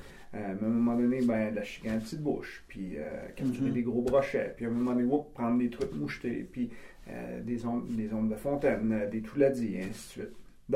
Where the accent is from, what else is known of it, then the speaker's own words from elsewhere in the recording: Palmarolle, Quebec, Canada; Je suis natif du village de Palmarol en Abitibi-Ouest, ici en Abitibi-Témiscamingue. Donc, j'avais la rivière d'Agenais qui passait dans le village.